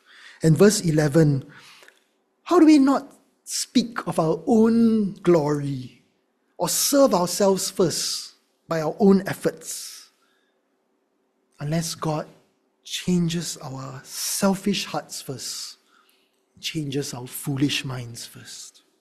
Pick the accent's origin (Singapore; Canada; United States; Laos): Singapore; what chance do I have as a Singaporean to be hospitable without grumbling, when grumbling is our national pastime, you know?